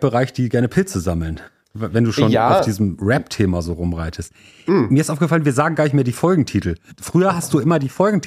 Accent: Hamburg, Germany; ich bin zum Beispiel aufgewachsen in Hamburg in den 90ern in direkter Nähe zu einem Blumengeschäft, das Blume 2000 hieß.

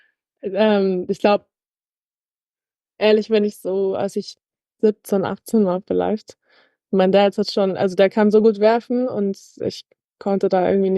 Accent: Munich, Bavaria, Germany; also born or lived in Los Angeles; Ich komme aus München ursprünglich. Bin jetzt 22 Jahre alt und war für 4 Jahre in LA am College

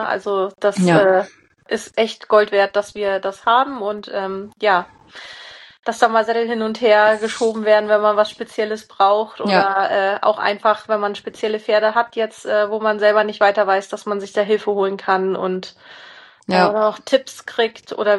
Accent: Schleswig-Holstein, Germany; Also ich komme aus der Nähe von Norderstedt und so in dem Umkreis um Norderstedt rum bewege ich mich und genau. Also ja, Hamburger Raum, Schleswig-Holstein

